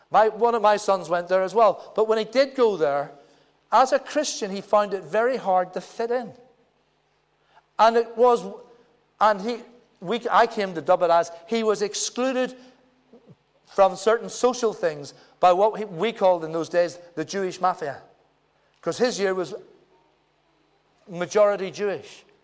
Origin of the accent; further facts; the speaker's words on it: Northern Ireland, United Kingdom; I want to say that I'm Irish, but I don't know whether I was included in that, because I'm a northerner, and I'm British.